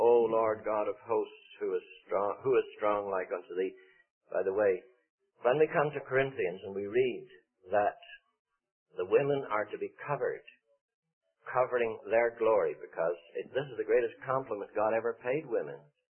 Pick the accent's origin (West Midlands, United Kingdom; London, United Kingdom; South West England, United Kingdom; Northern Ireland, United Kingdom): Northern Ireland, United Kingdom; I remember as a boy when we'd have open-air meetings back in my hometown, speaking now of the north of Ireland